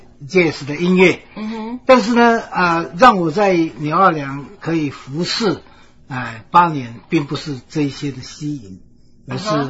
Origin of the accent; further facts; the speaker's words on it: Taiwan; now in United States; 那么从台湾一直到美